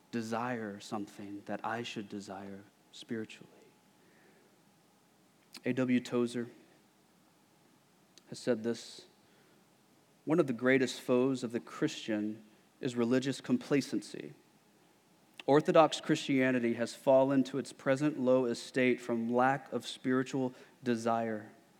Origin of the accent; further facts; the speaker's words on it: Houston, Texas, United States; I remember as a kid, you know, born and raised in Houston, and so all summer play was done in hot, humid weather, right?